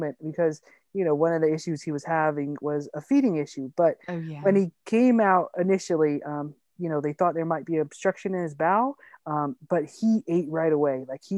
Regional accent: Georgia, United States; So I am originally from Georgia

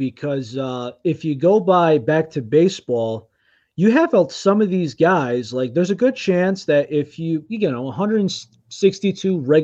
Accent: Danbury, Connecticut, United States; the school system over here in my hometown of Danbury, Connecticut, thought I was Native Mexican until I was 16.

